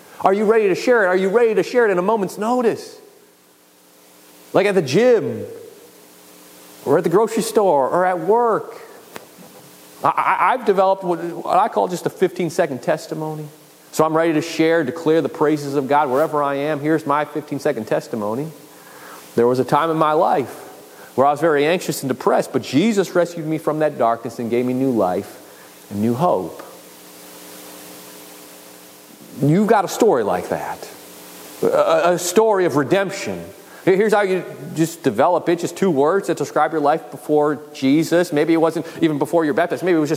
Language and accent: English; Buffalo, New York, United States; Right, growing up in Buffalo, I loved hearing the stories of people who would travel from the South